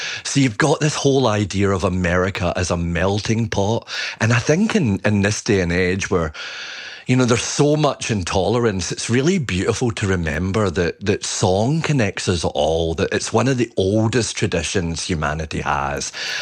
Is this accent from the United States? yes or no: no; Scotland, United Kingdom; as a Scotsman